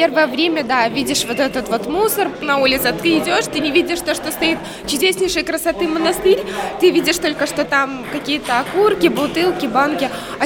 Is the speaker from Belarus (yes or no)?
yes; Minsk Region, Belarus; Мы из Минска. Я из Минского района, в принципе, не так далеко